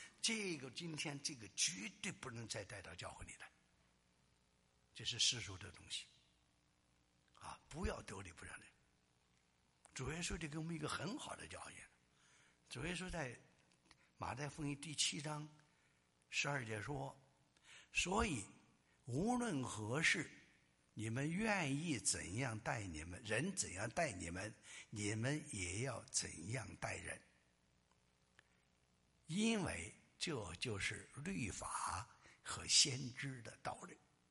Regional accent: China; 我们从大陆来的弟兄姊妹要特别注意。我们第一代基督徒，包括我在内

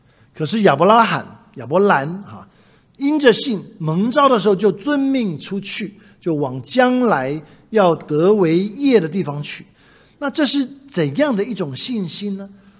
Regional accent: Anxi, Fujian, China; 我们家是在厦门旁边的一个山城，叫做安溪。很多人说这是什么地方出铁观音的有没有喝茶的人知道安溪铁观音，那就是我的家乡

